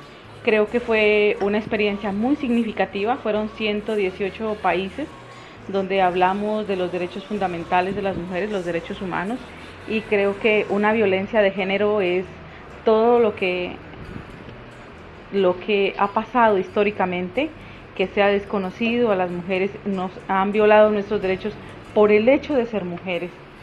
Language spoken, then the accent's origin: Spanish; Nariño, Colombia; vengo del departamento de Nariño. Soy una mujer campesina, me siento orgullosa de serlo.